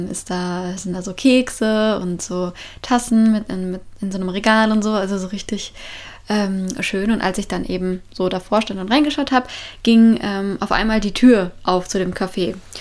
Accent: Germany; moved away; Und dann habe ich eben gesagt, ich komme aus Deutschland.

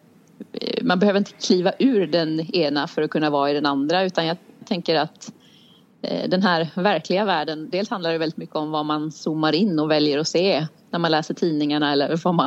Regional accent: Kalmar County, Sweden; also born or lived in Stockholm / Skåne; now in Kalmar, Sweden; nu sitter jag i Kalmar ska jag säga när jag säger hit. Men jag är uppvuxen på Öland. Och jag bodde där i 18 år. Och sen har jag varit iväg. Bott i Stockholm i 12 år blev det väl. Skåne 8 år. Och sen har jag begett mig hemåt igen.

